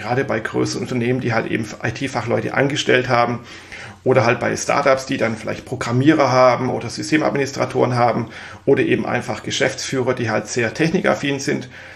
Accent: Baden-Württemberg, Germany; now in Mainz, Germany; ich bin Schwabe, das werde ich nie ablegen, auch wenn ich schon seit vielen Jahren im wunderschönen Mainz wohne.

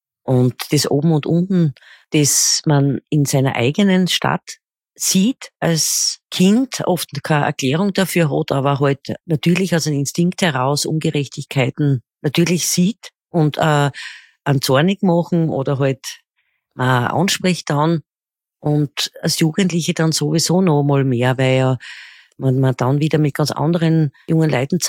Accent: Austria; wie man bei uns in Österreich sagt.

